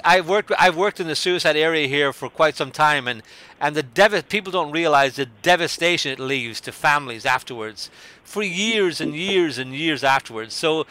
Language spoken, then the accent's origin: English; Dundalk, County Louth, Ireland; also born or lived in Mayo; now in United States; I live in the United States, but I'm originally from Ireland. I was actually born in Mayo in the West and moved to Dundalk.